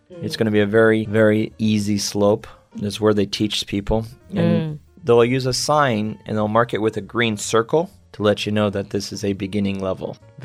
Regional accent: Washington, United States; some of the bigger states would be my home state, Washington.

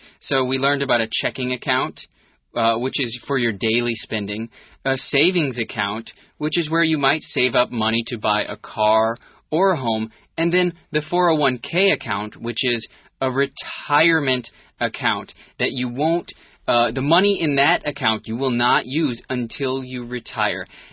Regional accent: United States; Well, as an American, I know a little bit about 401ks already.

